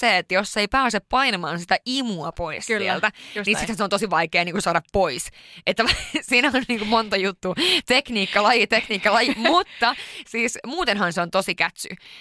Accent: Sweden; born there; okei, mä oon syntynyt Ruotsissa

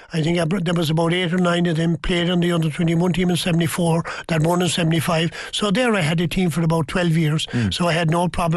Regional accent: Waterville, Munster, Ireland; So we come from a small parish, you know. So when I grew up in Waterville

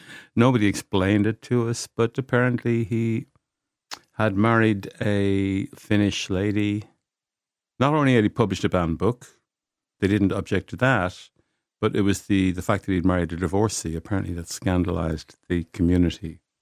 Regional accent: Dublin, Leinster, Ireland; that would directly relate to my memories of growing up around Dollymount.

